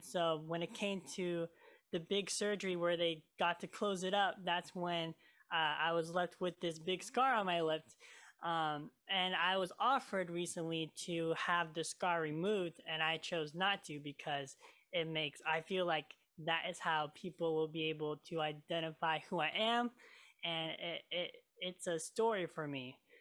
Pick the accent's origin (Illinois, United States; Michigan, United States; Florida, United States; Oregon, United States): Oregon, United States; also born or lived in Marshall Islands; I was born in the Marshall Islands, and I was adopted from my incredible parents … And I lived here in Oregon ever since.